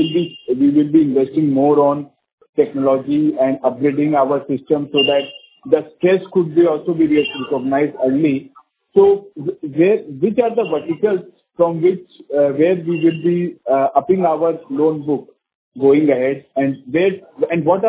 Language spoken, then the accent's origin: English; West Bengal, India; I'm from West Bengal.